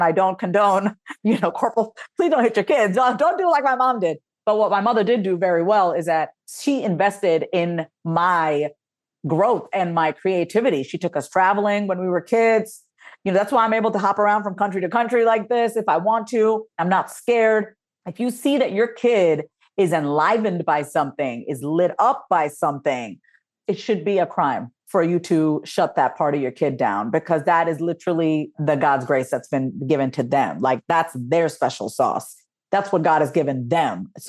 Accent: India; So I'm the brown sheep of the family. I'm Indian.

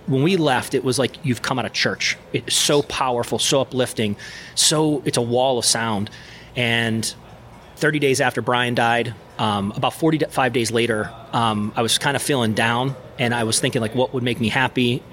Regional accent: Pennsylvania, United States; growing up outside of Pittsburgh, there's a classic rock station called WDVE.

